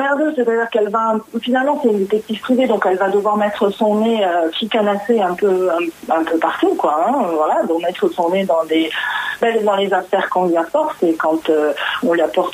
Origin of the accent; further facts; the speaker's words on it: Nice, Provence-Alpes-Côte d'Azur, France; born there; also born or lived in Paris; Je suis née à Nice et puis j'ai passé 22 ans à Paris pour faire une vie à Paris en fait. Et puis je suis revenue dans ma ville natale.